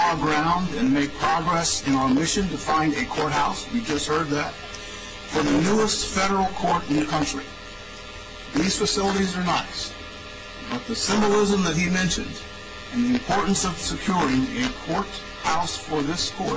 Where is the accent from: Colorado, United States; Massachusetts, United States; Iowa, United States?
Iowa, United States; Midwestern roots that he and I share in common because I grew up in Iowa. After having been conceived in Florida during my parents' honeymoon.